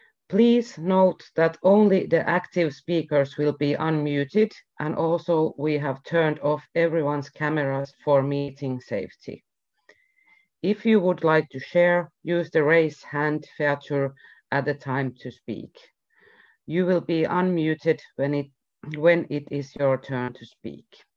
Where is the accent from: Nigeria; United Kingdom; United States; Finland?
Finland; English is a second language; I'm from Finland and I am an adult child.